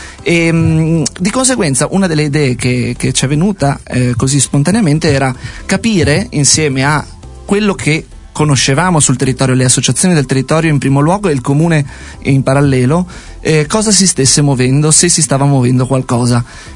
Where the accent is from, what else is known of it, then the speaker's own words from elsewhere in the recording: Liguria, Italy; Io sono ligure, così facciamo subito questo coming out.